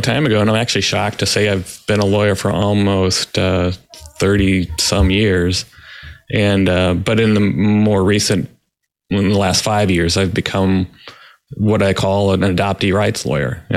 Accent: District of Columbia, United States; born there; I'm also adopted person. I was born and adopted in the District of Columbia when I was about 7 days old.

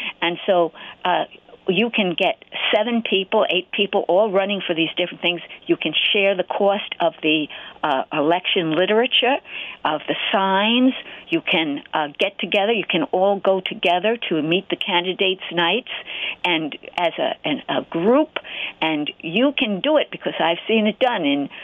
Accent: New York, United States; I'm from Suffolk County here, Long Island

